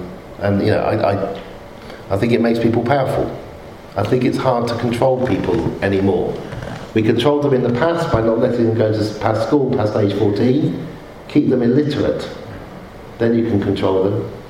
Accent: Oxford, South East England, United Kingdom; I grew up in Oxford, and I was a geek.

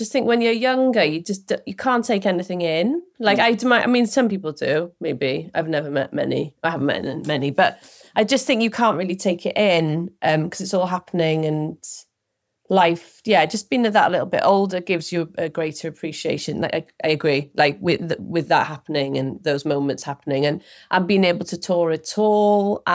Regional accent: Wales, United Kingdom; and I came from Wales as well, so I was immediately immersed in a very DIY scene.

